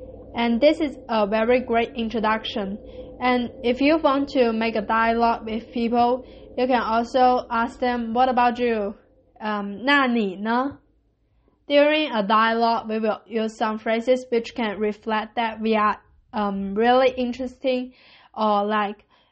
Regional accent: China; I'm from China.

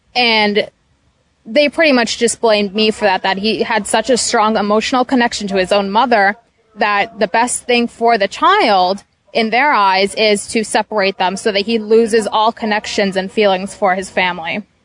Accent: United States; Also, because I'm American

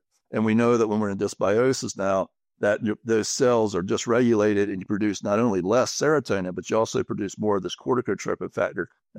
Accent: the South, United States; I'm in Colorado right now, but I'm from the South.

